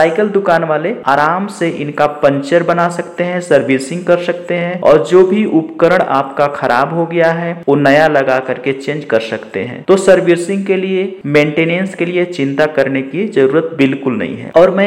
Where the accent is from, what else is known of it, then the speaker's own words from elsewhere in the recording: Sonbhadra, Uttar Pradesh, India; now in Bengaluru, India; मैं जिला सोनभद्र, राज्य उत्तर प्रदेश के निवासी हूँ।